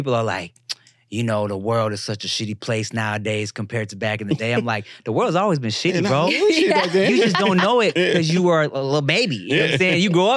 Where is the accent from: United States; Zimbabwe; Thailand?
United States; Long Beach, California; because look, we're from Long Beach / Paramount, and we be claiming LA.